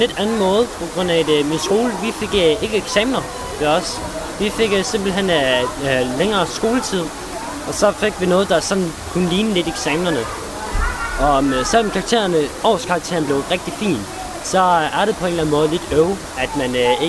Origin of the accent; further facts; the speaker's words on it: Region of Southern Denmark, Denmark; jeg kan godt nok ikke tage sønderjysk, men sønderjyde kan man godt kalde mig.